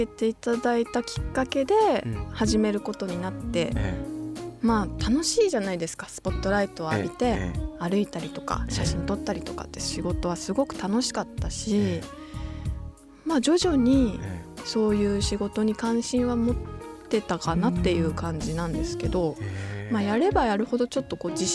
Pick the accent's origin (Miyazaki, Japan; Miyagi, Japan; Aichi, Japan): Miyagi, Japan; Sendai; moved away as an adult; now in Tokyo, Japan; 仙台です。